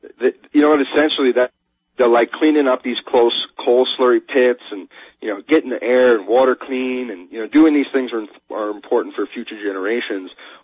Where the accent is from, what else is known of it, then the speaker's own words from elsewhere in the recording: New England, United States; because I grew up in New England